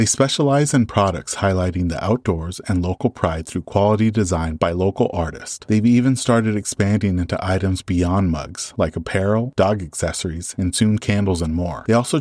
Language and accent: English; Washington, United States; we're heading back to my home state of Washington